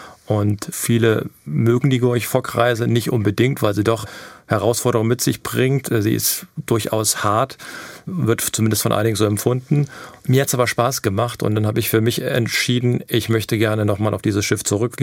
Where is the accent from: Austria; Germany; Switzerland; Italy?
Germany; Hesse; Und ich komme ja nun aus Nordhessen und in den 80er Jahren muss das dann halt gewesen sein